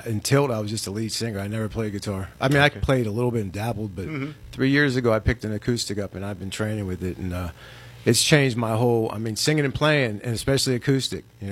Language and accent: English; Youngstown, Ohio, United States; Actually, I'm from Youngstown, Ohio.